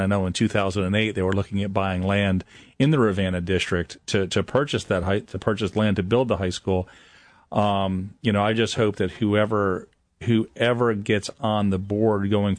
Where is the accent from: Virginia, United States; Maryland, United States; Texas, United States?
Virginia, United States; when I grew up in Chesterfield County, it seemed like we opened up a high school every 3 or 4 years.